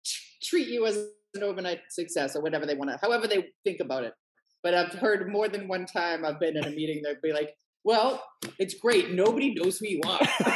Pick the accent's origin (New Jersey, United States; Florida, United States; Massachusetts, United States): Massachusetts, United States; Milton; also born or lived in Quincy; Well, so I grew up, I'm from originally from Boston, a little bit right outside of Boston. I grew up in Milton, Massachusetts, till I was about 13. My parents got divorced with me, my mother, my sister moved to Quincy.